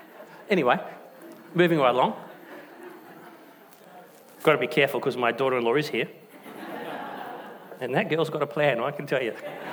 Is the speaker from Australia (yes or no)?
yes; Nollamara, Western Australia, Australia; also born or lived in Tuart Hill; I was brought up in Tewart Hill and Nollamara.